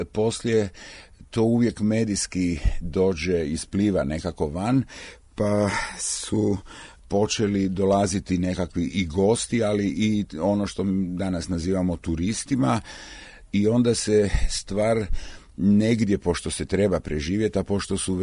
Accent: Rijeka, Primorje-Gorski Kotar County, Croatia; also born or lived in Ljubljana; Ja sam inače iz Rijeke, Riječanin. Školovao sam se u Rijeci i u Ljubljani.

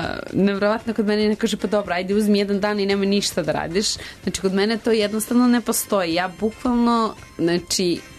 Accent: London, United Kingdom; ja sam odrasla stvarno, znači, u Londonu, većinom tamo sam bila, znači 18 godina

